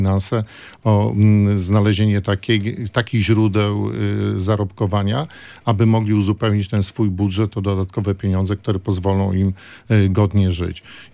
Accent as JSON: {"language": "Polish", "town": "Gdańsk", "region": "Pomeranian Voivodeship", "country": "Poland", "tie": "born or raised there", "said": "czy ja pamiętam jak dorastałem, czy w Brzeźnie, czy na Przymorzu, gdzie wszyscy się fantastycznie znaliśmy"}